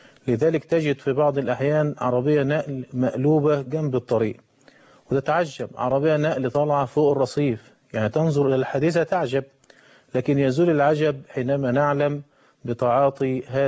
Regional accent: Egypt; وذكرنا أن بداية التجريم بالنسبة لزراعة المخدرات عندنا في مصر

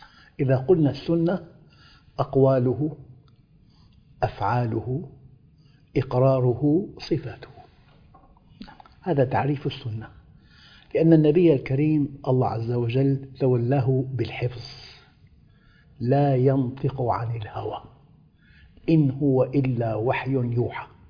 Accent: Damascus, Damascus Governorate, Syria; كنت مرة أنا في المغرب وعدت إلى بلدي دمشق سابقا

